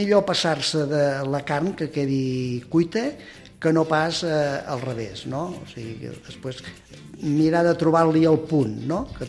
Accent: Cruïlles, Catalonia, Spain; now in La Bisbal, Spain; Jo estic a la Bisbal, però sóc de Cruïlles, no?

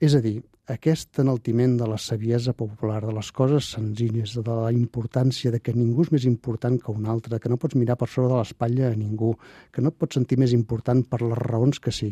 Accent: Barcelona, Catalonia, Spain; jo sempre he viscut al barri de Gràcia.

